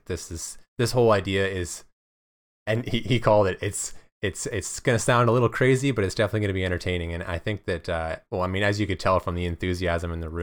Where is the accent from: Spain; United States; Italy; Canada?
Canada; I'm Canadian